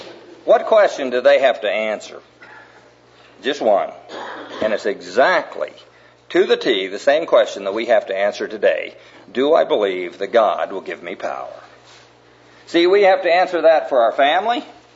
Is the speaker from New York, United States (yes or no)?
no; Knoxville, Iowa, United States; I was raised in Knoxville, Iowa